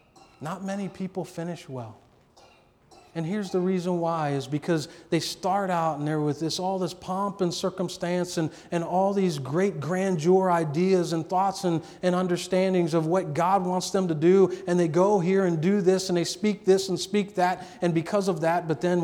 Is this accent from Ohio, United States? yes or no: yes; Ohio, United States; now in Northwest Ohio, United States; I come from Northeast Ohio, and some of the things here in Northwest Ohio are radically different.